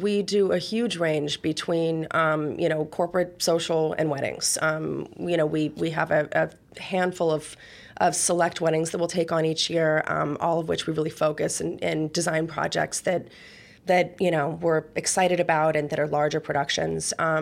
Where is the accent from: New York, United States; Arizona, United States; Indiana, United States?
Indiana, United States; Indianapolis; I was actually born in Indianapolis. I grew up here, but I've been here since I was 12.